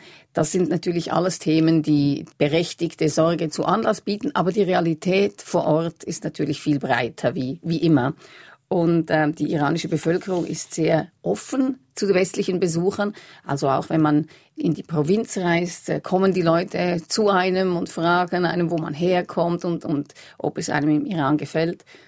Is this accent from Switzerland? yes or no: yes; Switzerland; als Schweizer Botschafterin